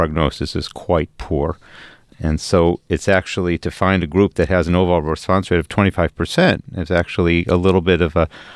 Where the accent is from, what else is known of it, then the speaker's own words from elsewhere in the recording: Cleveland, Ohio, United States; the fact that the group is from Cleveland, my hometown